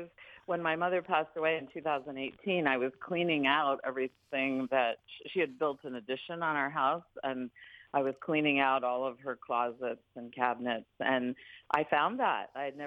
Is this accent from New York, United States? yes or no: yes; New York, United States; now in San Clemente, United States; moved from the farm that I grew up on in Dutchess County, New York, about 90 miles north of New York City.